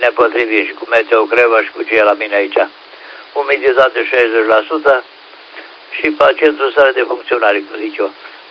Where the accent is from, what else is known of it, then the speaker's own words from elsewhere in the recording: Oltenia, Romania; cum zic eu, ca oltean.